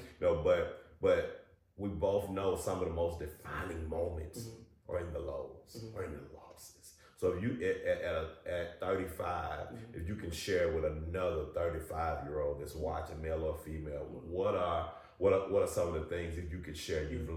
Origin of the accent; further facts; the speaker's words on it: Memphis, Tennessee, United States; So I think that with growing up in the Bible Belt, you know, I grew up right here in Memphis, Tennessee